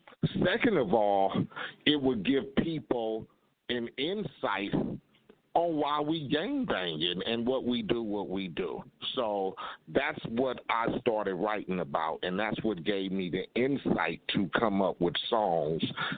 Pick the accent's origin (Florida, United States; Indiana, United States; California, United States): California, United States; Compton; I grew up in Compton. If I grew up anywhere else, probably would have been different.